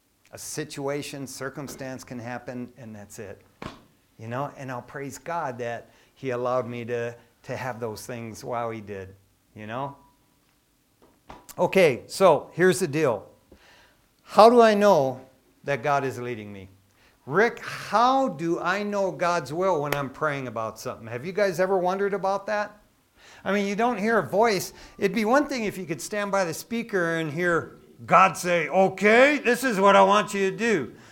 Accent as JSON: {"language": "English", "town": "East Detroit", "region": "Michigan", "country": "United States", "tie": "born or raised there", "said": "I grew up in East Detroit, Michigan."}